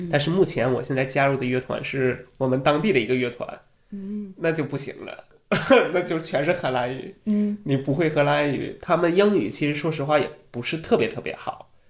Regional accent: China; 因为我认为就是我们中国人从小到大一直是以结果为导向的一种教育

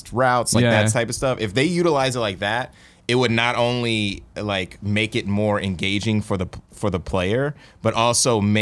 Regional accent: Columbus, Ohio, United States; Oh, I'm from Columbus.

